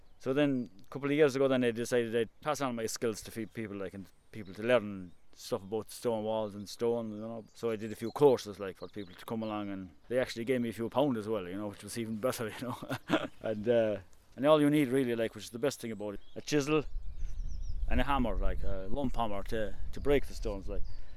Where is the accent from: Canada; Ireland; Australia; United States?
Ireland; Ballinlochy; from Ballinlochy originally. It's a right mountainy place anyway.